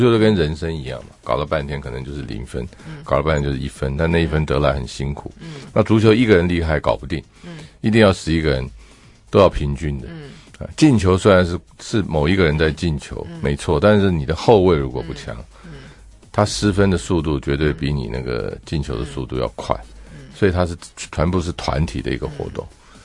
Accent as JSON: {"language": "Chinese", "country": "China", "said": "我们中国人说，接触到不好人会受到他的影响，气不好。"}